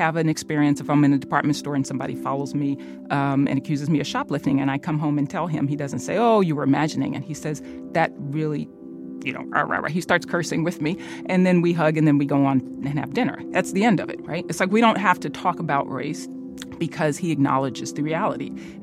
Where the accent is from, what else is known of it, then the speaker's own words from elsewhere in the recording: Memphis, Tennessee, United States; I'm from the South. I grew up in the Memphis.